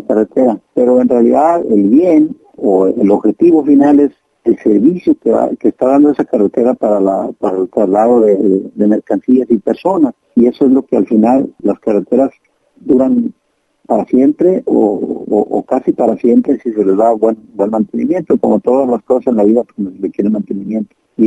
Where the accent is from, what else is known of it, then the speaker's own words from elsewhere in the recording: Colotlán, Jalisco, Mexico; moved away; Uno es de donde nace, y yo soy de Colotlán, y obviamente soy del Chorcillo, por supuesto, ahí nací, y Colotlán sigue siendo la tierra donde te vio nacer, y la tierra donde viví mis primeros años